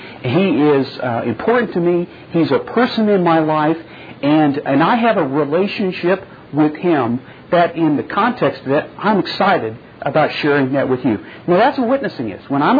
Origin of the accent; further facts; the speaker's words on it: Oklahoma City, Oklahoma, United States; I'm also from Oklahoma City.